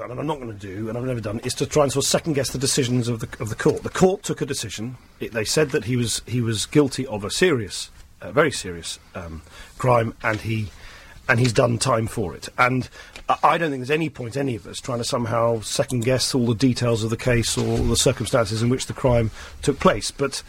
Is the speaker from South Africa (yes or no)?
no; United Kingdom; I'm just saying, as a British politician, as a British person, I like the fact that we're different to France